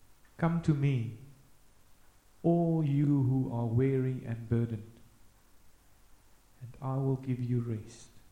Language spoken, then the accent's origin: English; Hermanus, Western Cape, South Africa; I come from Hermanus. We have grass there and big fish called whales.